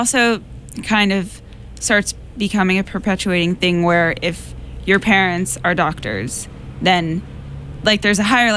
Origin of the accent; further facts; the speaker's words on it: Netherlands; first language Dutch; English is a second language; like I grew up in the Netherlands, so I learned Dutch. But I had this second kind of interest in English